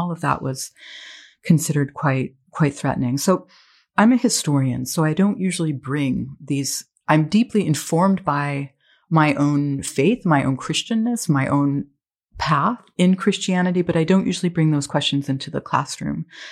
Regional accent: Beirut, Beirut Governorate, Lebanon; So I grew up in part in Beirut, and I grew up at the beginning of the Civil War.

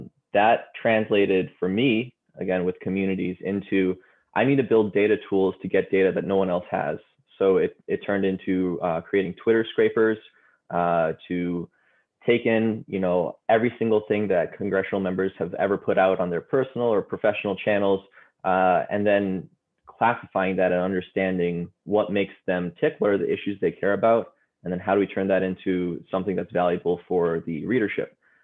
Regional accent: Boston, Massachusetts, United States; So I grew up around Boston and grew up in a family of like artists and a carpenter and sort of like blue collar.

